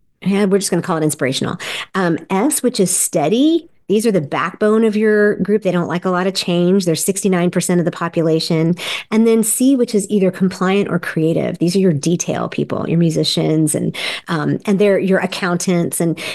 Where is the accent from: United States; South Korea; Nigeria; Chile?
South Korea; first language English; I grew up in Korea. So, of course, English is my first language. And then we knew some Korean.